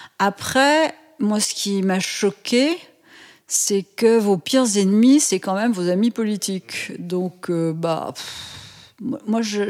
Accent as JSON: {"language": "French", "town": "Lyon", "region": "Auvergne-Rhône-Alpes", "country": "France", "tie": "born or raised there", "said": "Ils se sont installés à Lyon. Ils se sont installés à Lyon."}